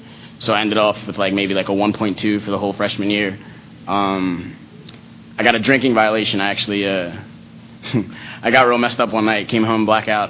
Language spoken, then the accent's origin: English; Ellicott City, Maryland, United States; I'm from Maryland. I know you guys have all heard of Baltimore, but I lived in this place called Ellicott City. It's right outside, maybe like 15 minutes.